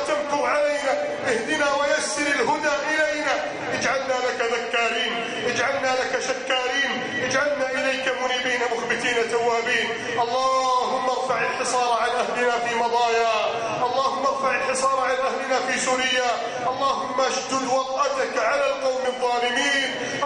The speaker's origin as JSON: {"language": "Arabic", "country": "Egypt", "said": "اللهم إنا نسألك أن تعيد بلدنا مصر إلى سابق عزها"}